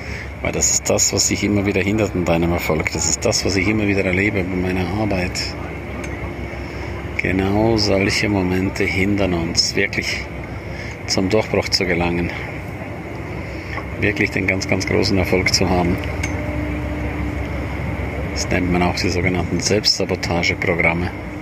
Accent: St. Moritz, Graubünden, Switzerland; wie der Bianco-Grat in meiner Heimat St. Moritz

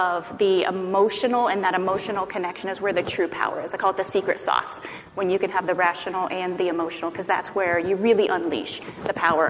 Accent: Ohio, United States; I'm from Ohio, too.

